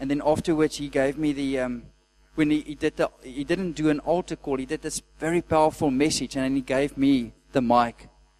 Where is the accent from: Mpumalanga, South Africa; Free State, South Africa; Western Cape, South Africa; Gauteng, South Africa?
Western Cape, South Africa; Somerset West; I'm from Somerset West. And if you don't know, it's just about 20 kilometers to the seaside.